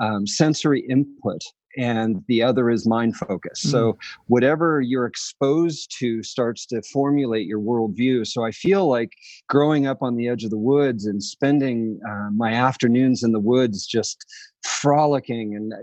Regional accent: Felton, California, United States; also born or lived in Pasadena; I grew up in Santa Cruz Mountains, a little town called Felton, California, but I was born in Pasadena, but didn't live there very long.

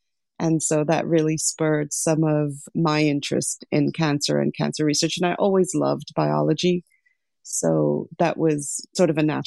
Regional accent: Lesotho; moved away; As much as I love my childhood and as much as I loved growing up in Southern Africa, it was a very interesting time to be there.

